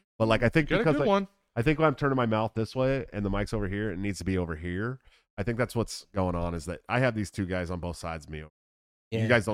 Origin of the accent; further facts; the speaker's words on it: California, United States; That's another case that I remember very clearly growing up, and I'm from California, and we remember it very clearly.